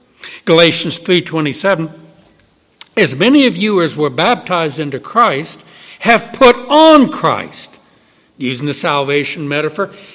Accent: New Orleans, Louisiana, United States; But my memory goes back to my first 20 years growing up in New Orleans.

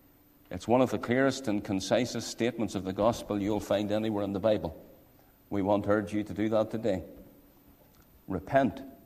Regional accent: Saintfield, Northern Ireland, United Kingdom; I grew up myself in the Presbyterian Church down in Sainfield.

